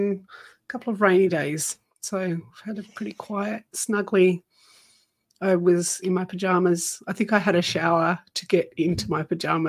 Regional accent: Tasmania, Australia; from Tasmania.

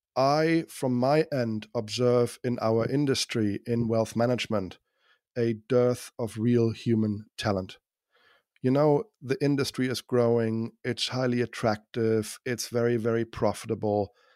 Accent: Düsseldorf, North Rhine-Westphalia, Germany; a certain part of my hometown of Düsseldorf, Germany.

